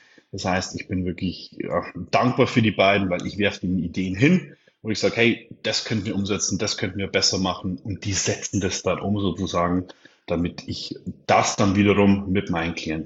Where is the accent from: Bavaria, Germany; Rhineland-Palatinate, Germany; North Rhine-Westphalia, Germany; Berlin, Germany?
Bavaria, Germany; Regensburg; in 9 Tagen 32 Jahre alt. Also wenn ihr das hört, wahrscheinlich bin ich dann schon 32 Jahre alt, bin Sportökonom, komme aus Regensburg